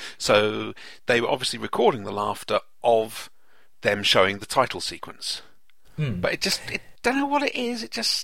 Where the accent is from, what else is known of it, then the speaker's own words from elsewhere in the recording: Jersey; I'm from Jersey.